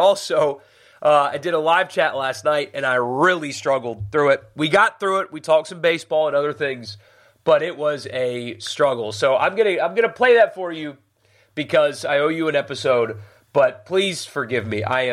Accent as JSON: {"language": "English", "region": "South Carolina", "country": "United States", "tie": "born or raised there", "said": "I grew up in South Carolina. I wasn't affiliated with Ole Miss back then"}